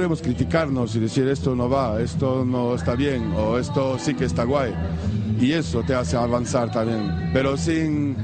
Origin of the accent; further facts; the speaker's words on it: Lyon, Auvergne-Rhône-Alpes, France; yo vengo de Lyon, que es una ciudad que en Francia que siempre se mezcló mucho el dub y la electrónica.